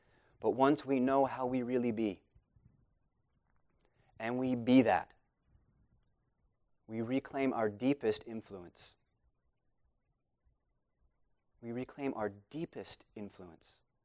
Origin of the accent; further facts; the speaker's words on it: Las Vegas, Nevada, United States; I grew up in Las Vegas, and I had never eaten a real vegetable.